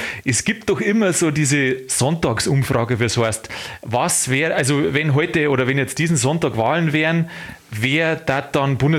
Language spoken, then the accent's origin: German; Bavaria, Germany; Da, wo ich herkomme, Landkreis Landshut